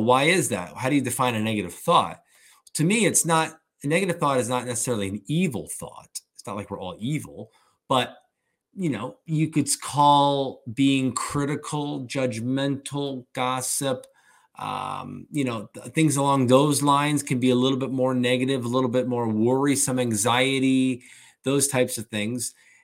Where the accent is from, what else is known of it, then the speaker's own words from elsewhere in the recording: Florida, United States; like if you look around, like we're both from Florida, you know